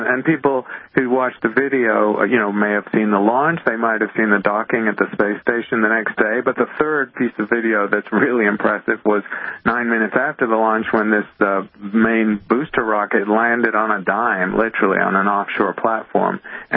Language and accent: English; United Kingdom; So I grew up in Britain, and as you probably know, Britain doesn't have a lot of good dark, starry skies, cloudy place.